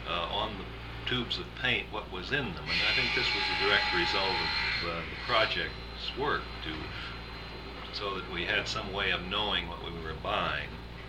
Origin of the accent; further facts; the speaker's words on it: Bronson, Kansas, United States; All right, I was born in Bronson, Kansas. That's a small town about 100 miles south of Kansas City. And grew up in Kansas.